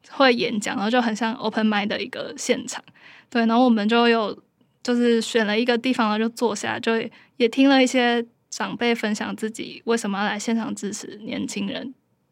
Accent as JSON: {"language": "Chinese", "region": "Taichung", "country": "Taiwan", "tie": "born or raised there", "said": "因为就是我老家在台中县，就跟市中心有一段距离"}